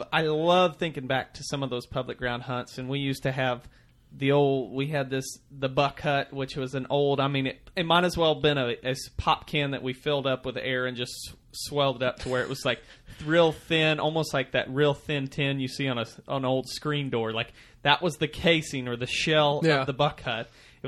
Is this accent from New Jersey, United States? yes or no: no; Missouri, United States; I grew up in Missouri. We're still out of Missouri.